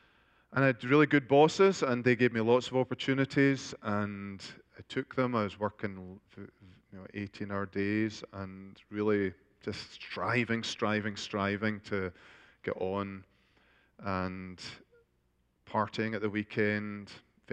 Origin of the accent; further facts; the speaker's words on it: Glasgow, Scotland, United Kingdom; I was born in Glasgow, Scotland, and raised in a Christian home. Both my parents were converted to Christ in the Baptist church, so we were raised Baptists until I was about 11